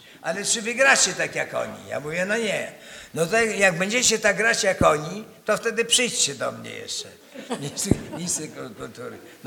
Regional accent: Grodno, Grodno Region, Belarus; moved away; ja pochodzę z bardzo biednej rodziny, z Grodna. Przeszedłem granicę, kiedy w tym czasie zakładano granicę.

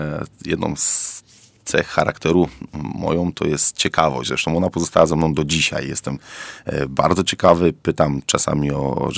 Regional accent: Kraków, Lesser Poland, Poland; ja akurat wychowałem się w Nowej Hucie

